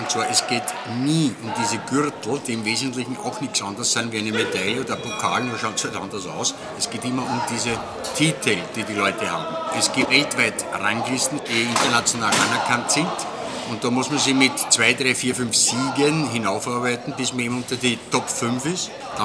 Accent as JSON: {"language": "German", "country": "Austria", "said": "was ich als Österreicher nicht hoffe"}